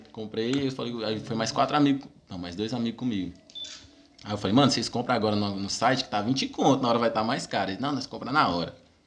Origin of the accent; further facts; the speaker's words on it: Bahia, Brazil; ô, a gente é da Bahia, a gente curte muito